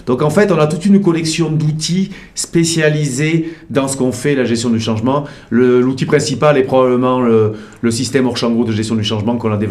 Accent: Nouvelle-Aquitaine, France; moved away as an adult; now in Toronto, Canada; Alors, à l'origine, je suis du Pays Basque, moi, donc du sud-ouest de la France.

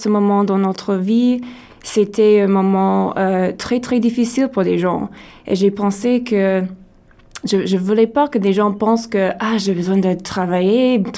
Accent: Burlington, Ontario, Canada; first language en; French is a second language; now in Toronto, Canada; je suis anglophone de Burlington, Ontario.

